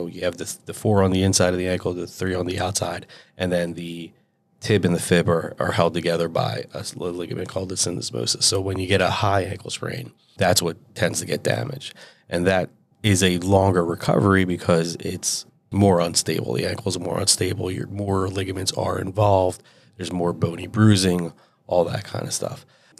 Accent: Pennsylvania, United States; I grew up in Bucks County, so I'm just on the other side of the turnpike here. My parents were fresh off the boat from Trinidad.

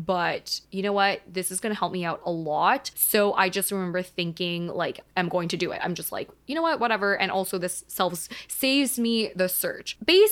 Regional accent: Vancouver, British Columbia, Canada; now in Toronto, Canada; I grew up in Vancouver and my entire family, actually, that's a lie, just my parents and my brother, are in Vancouver, and I am the only person in Toronto

